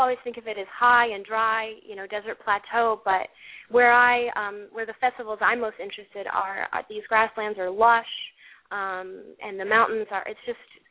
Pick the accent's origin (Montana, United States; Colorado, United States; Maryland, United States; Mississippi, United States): Colorado, United States; And I also had a personal background in horses growing up in Colorado.